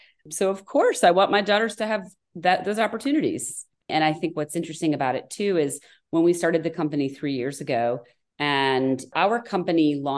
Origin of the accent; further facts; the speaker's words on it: Connecticut, United States; I got a lot of cousins and a gigantic family all spread across the South, but I grew up in Connecticut.